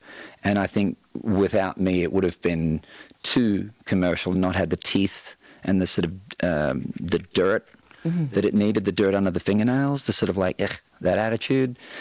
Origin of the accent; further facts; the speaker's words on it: Australia; now in Nashville, United States; I saw myself as an artist who happens to be from Australia.